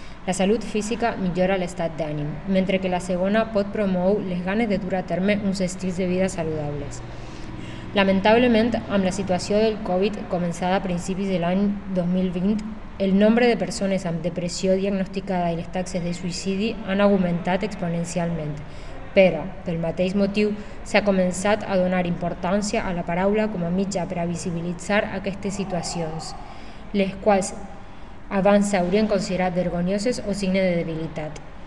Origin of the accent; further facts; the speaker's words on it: Argentina; de Argentina y estoy preparándome para ser maestra de infantil